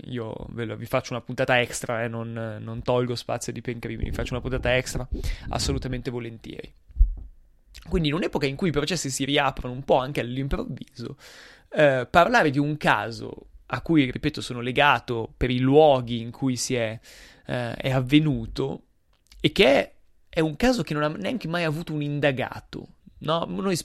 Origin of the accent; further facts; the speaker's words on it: Milan, Lombardy, Italy; io sono di Milano, la mia famiglia è da generazione di Milano